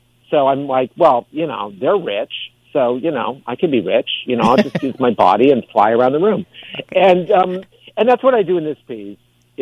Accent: San Francisco Bay Area, California, United States; Well, I was only 10 at the time, and although I'm local, like you, I grew up in the Bay Area

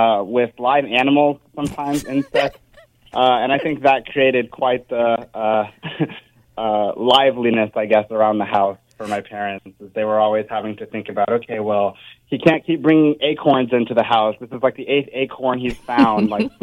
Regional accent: Durham, North Carolina, United States; I would say, so I grew up in Durham, North Carolina.

